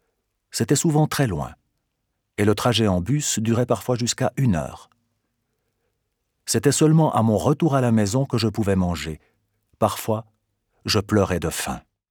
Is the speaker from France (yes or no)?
no; Lima, Peru; now in Geneva, Switzerland; J'ai 32 ans et je vis depuis 5 ans à Genève. Je suis marié et j'ai 2 enfants. J'ai grandi à Lima avec 2 sœurs et un frère.